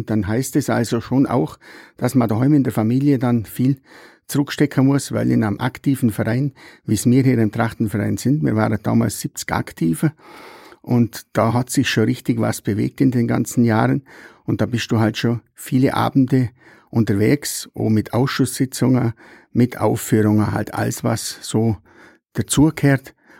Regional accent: Nesselwang, Bavaria, Germany; born there; ich halt schon ein sehr bodenständiger, gebürtiger Nesselwanger bin, wie 62 Jahre alt, bin seit 1977 im Trachtenverein Alpspitzler

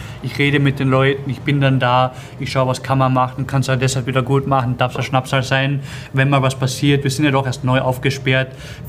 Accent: Carinthia, Austria; bei mir zu Hause, wo ich herkomme, von Kärnten, vom Land.

